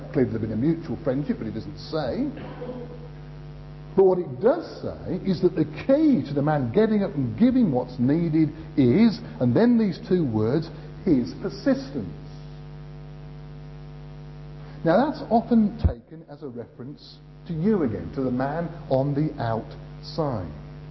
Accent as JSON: {"language": "English", "country": "United Kingdom", "said": "not wanting to cause too much of a disturbance, because we're British, you know."}